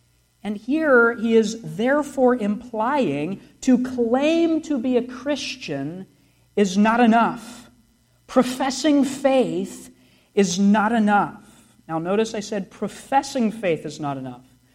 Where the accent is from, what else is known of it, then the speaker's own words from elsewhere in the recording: Pittsburgh, Pennsylvania, United States; Now, I'm from Pittsburgh. I do need to learn English better.